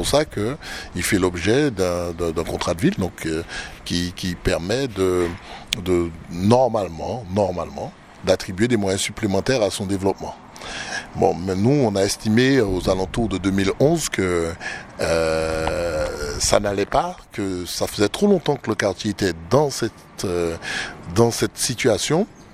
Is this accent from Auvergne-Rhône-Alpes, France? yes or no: no; Nice, Provence-Alpes-Côte d'Azur, France; Oui, je suis né à Volga-Plage. Je suis né, j'ai grandi et j'habite à Volga-Plage. Oui, oui, je suis du quartier.